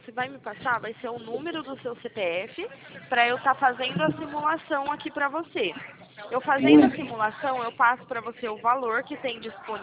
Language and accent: Portuguese; Santa Bárbara d'Oeste, São Paulo, Brazil